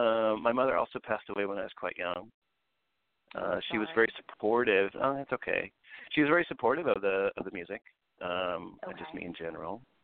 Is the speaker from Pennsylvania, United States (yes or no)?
yes; Philadelphia, Pennsylvania, United States; Well, I grew up in Philadelphia, actually.